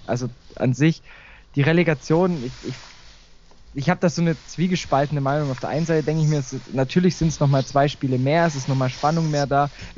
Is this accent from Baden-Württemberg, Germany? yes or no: yes; Baden-Württemberg, Germany; born or raised there